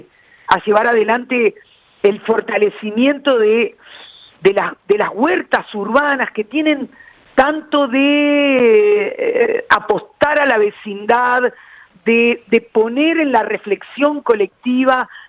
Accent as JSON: {"language": "Spanish", "region": "Montevideo", "country": "Uruguay", "said": "pero sí como montevideanos y montevideanas"}